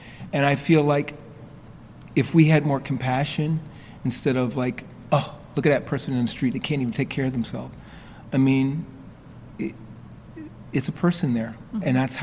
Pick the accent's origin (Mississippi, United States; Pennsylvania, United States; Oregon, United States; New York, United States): New York, United States; I grew up in New York, but my roots are in South Carolina. My parents are from South Carolina